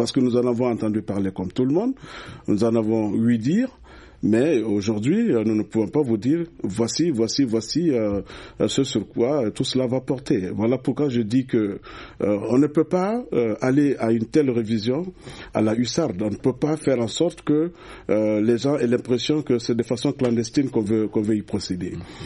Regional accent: Mali; Nous sommes des Maliens

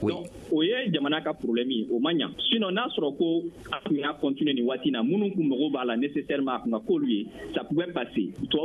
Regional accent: Mali; je suis malien je vis parmi les uns et les autres

